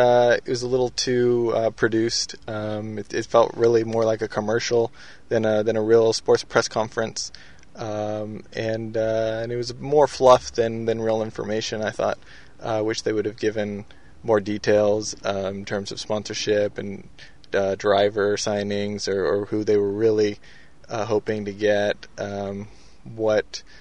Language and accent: English; California, United States; I'm from Southern California. Currently live in Northern California. I went to school at Illinois.